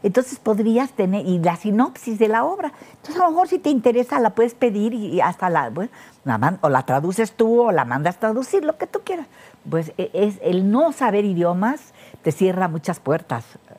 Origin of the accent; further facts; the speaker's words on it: Mexico; born there; Nacimos en México, nada más Beto y yo.